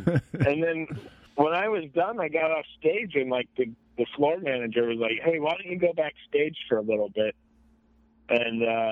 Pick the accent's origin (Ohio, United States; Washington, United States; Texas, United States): Ohio, United States; I'm not from Afghanistan, I'm from Ohio